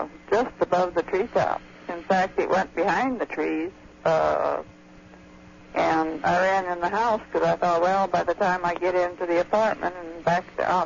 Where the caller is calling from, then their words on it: Portland, United States; I'm calling from Portland.